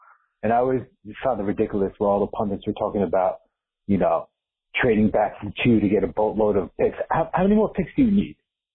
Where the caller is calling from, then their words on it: Staten Island, New York, United States; from Staten Island, fellow QS alum, QS 09.